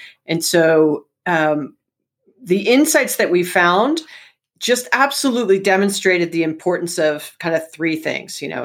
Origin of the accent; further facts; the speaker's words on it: Hawaii, United States; And I was born and raised in Hawaii.